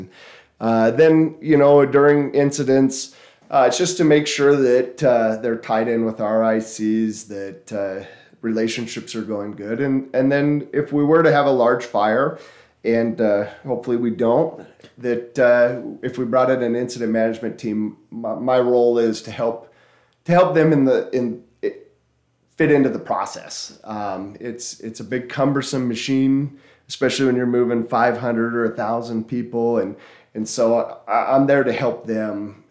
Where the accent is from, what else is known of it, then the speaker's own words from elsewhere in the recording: Washington, United States; also born or lived in California / Lakeview; I grew up originally in Eastern Washington. I spent some time, 4 years down in California. I lived in Lakeview for a number of years.